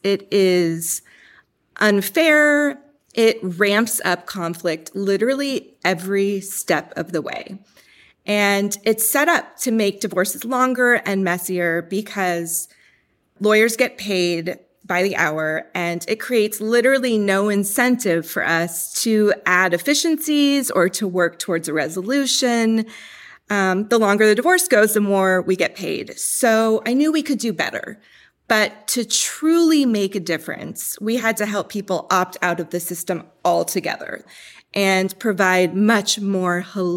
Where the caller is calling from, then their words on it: Alameda, California, United States; I'm calling from Alameda, California